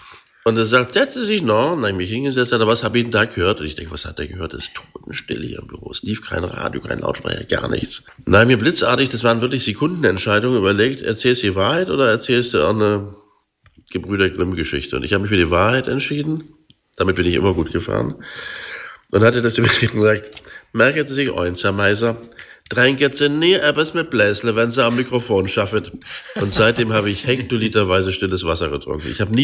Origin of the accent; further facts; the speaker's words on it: Stuttgart, Baden-Württemberg, Germany; Naja, dann bin ich in Stuttgart aufgewachsen